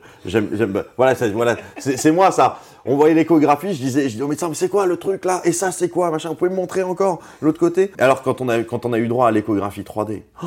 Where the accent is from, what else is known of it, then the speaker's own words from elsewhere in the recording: Strasbourg, Grand Est, France; on vient tous les deux de Strasbourg.